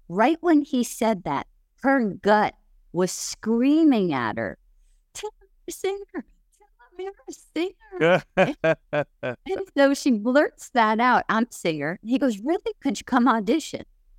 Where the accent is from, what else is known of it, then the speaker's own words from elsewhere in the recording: Hawaii, United States; I mean, I went to college and took English as a second language because I came from Hawaii and we just didn't have very good public school system.